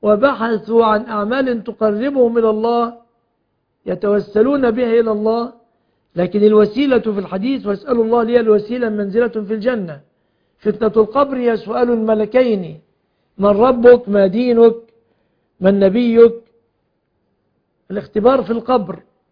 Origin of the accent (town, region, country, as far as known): Egypt